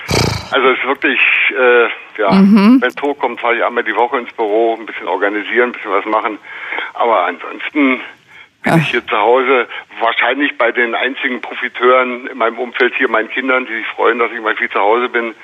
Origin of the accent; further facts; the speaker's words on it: Berlin, Germany; also born or lived in Bremen; Geboren bin ich wirklich in Bremen, bin aber seit wahrscheinlich 62, 63 Jahren mit in Berlin. Auch gar nicht mal in Kreuzberg aufgewachsen, sondern mehr im behüteten Grunewald. Und dann hat es mich doch so mit Mitte 20 irgendwann nach Kreuzberg erstmal beruflich und dann auch privat und dann da gewohnt verschlagen.